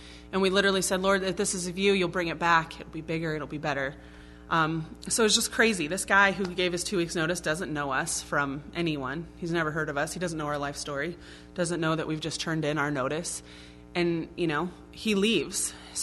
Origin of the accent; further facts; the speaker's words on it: Colorado, United States; also born or lived in Southern California; now in Maine, United States; I grew up in Colorado, where the sun shines more than any other place in the United States.